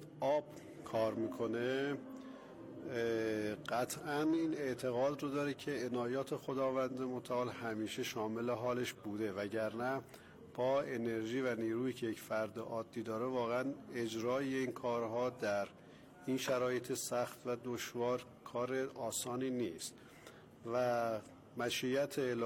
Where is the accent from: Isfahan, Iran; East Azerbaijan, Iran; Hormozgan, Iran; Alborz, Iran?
Alborz, Iran; Taleqan; ما اصالتا طالقانی هست